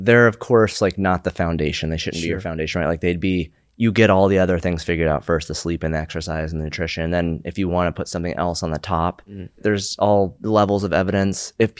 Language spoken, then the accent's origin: English; Montana, United States; My high school, I grew up in Montana, and there's a lot of wrestlers there.